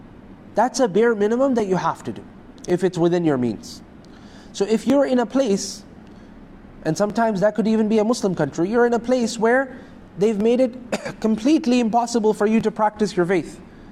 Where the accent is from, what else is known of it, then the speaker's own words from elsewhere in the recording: Canada; because I'm from Canada, nobody's going to get bothered there.